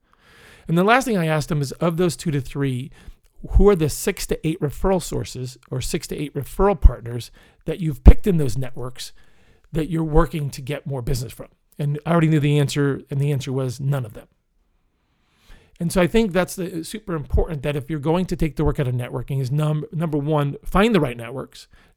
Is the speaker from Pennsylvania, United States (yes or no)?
yes; Pennsylvania, United States; They're from Pennsylvania. Well, I'm from Pennsylvania.